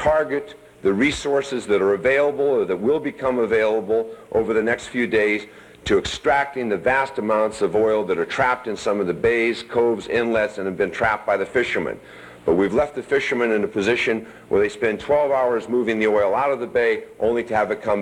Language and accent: English; Martinez, California, United States; in my hometown, Martinez, California